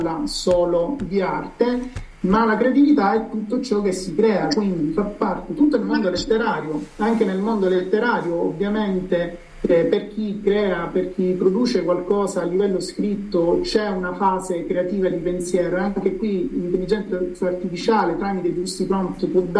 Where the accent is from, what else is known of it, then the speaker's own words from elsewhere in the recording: Sicily, Italy; now in Oristano, Italy; sono siciliano ma insegno ad Oristano